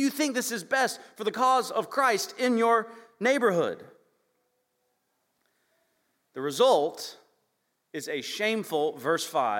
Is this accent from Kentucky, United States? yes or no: yes; Kentucky, United States; I am from Kentucky, what some of you all probably think is the Bible Belt.